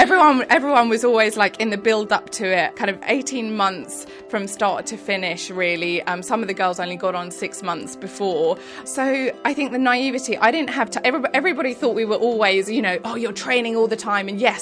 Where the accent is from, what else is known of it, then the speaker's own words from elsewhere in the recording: Lapland, Finland; I grew up in Lapland in Finland in the snow, skiing.